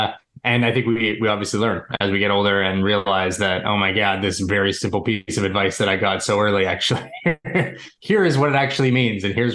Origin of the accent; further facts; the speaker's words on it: Toronto, Ontario, Canada; I'm Canadian. I've always been. We live in the suburbs of Toronto where I was born and now live.